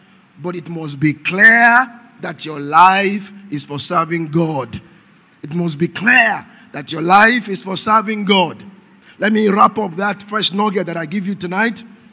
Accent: Ekiti, Nigeria; I come from Ekiti.

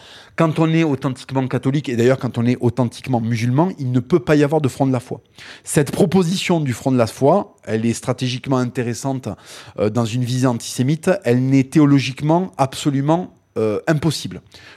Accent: France; c'est notre intérêt en tant que Français, que vous le vouliez ou non.

